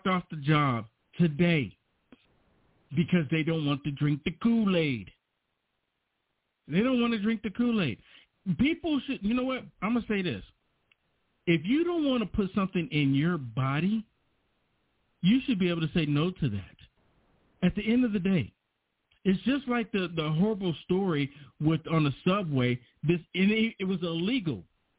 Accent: United States; And we as American people, we know what our freedoms are.

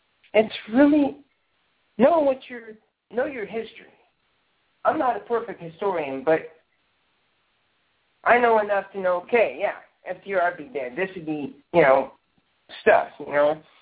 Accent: Indiana, United States; I'm that Hoosiers type person. I'm from Indiana, you know.

